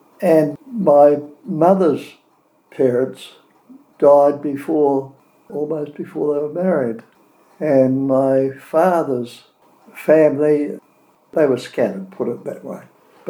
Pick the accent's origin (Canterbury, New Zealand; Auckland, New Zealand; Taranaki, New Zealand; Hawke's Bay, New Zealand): Taranaki, New Zealand; Manaia; also born or lived in Dannevirke / Kaponga; And from there we went to Taranaki, to a town called Manaia. And from there we went to a town called Kaponga